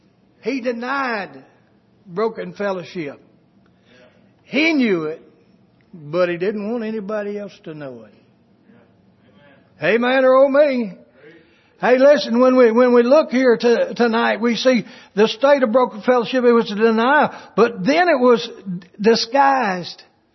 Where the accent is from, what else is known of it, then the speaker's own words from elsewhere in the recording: Kentucky, United States; Now, I was from Kentucky.